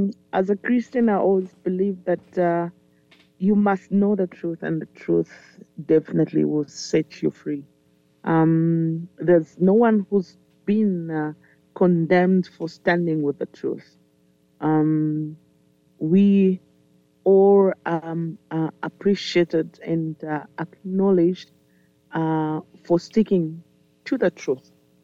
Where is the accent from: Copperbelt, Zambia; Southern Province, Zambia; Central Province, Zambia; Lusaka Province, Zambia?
Central Province, Zambia; Kabwe; I grew up in Kabwe, in Central Province of Zambia, in a family of seven. I'm the second born